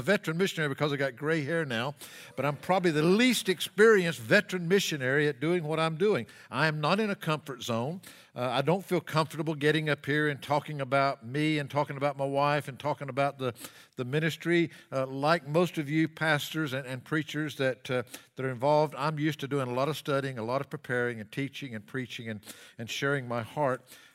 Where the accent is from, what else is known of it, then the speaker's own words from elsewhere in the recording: North Carolina, United States; and I am from North Carolina, so I'm truly a Southern boy